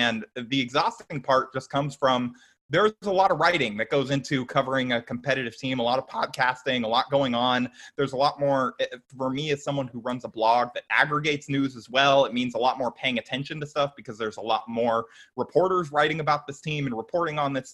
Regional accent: California, United States; Yes, I grew up in Orange County and I started watching the team in like 2001

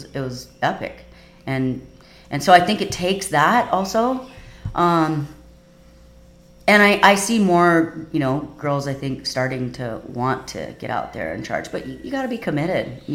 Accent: Kauai, Hawaii, United States; because I grew up on Kauai and I grew up with the Kauai boys, and that's what I was used to doing

